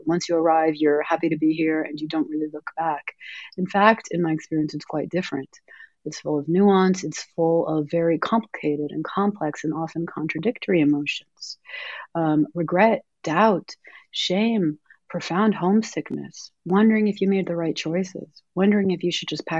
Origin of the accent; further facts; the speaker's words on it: United States; born there; Well, I was born in the United States. I'm a dual citizen, and I'm also a fiction writer.